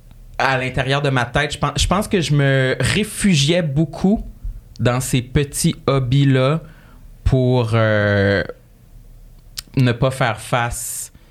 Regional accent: Quebec, Canada; Mais ça raconte ma première année universitaire quand j'ai quitté la Gaspésie pour me rendre à Québec où j'ai étudié les communications.

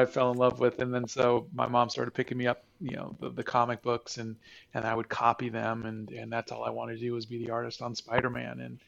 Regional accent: Yonkers, New York, United States; born there; Yeah, I was born in Yonkers, New York, 1968.

